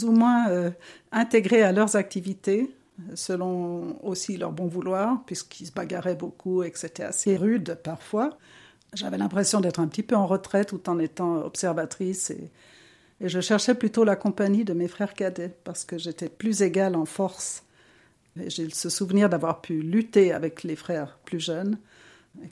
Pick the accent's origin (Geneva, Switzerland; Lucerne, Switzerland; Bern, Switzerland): Geneva, Switzerland; Chambésy; j'ai 69 ans, je suis originaire de Chambézy, dans le canton de Genève.